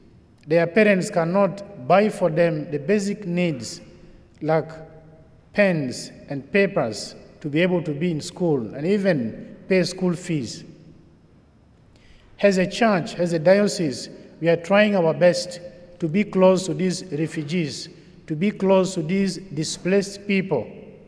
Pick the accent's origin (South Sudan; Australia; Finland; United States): South Sudan; Tombura, Western Equatoria; English is a second language; I come from South Sudan, dear sisters and brothers, and … I come from the Catholic Diocese of Tombura, Yambio.